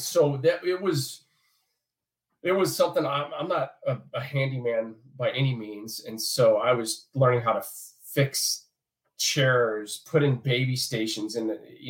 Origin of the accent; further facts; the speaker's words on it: Vacaville, California, United States; now in Idaho, United States; I grew up in a town called Vacaville, California. It's in between San Francisco and Sacramento, close to the Napa Valley. And so I grew up there and we had family here in the state of Idaho where I live.